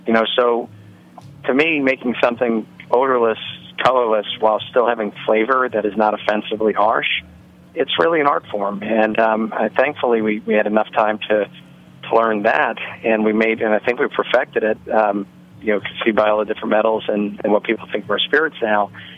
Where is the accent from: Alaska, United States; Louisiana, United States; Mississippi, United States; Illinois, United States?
Louisiana, United States; New Orleans; We're from New Orleans originally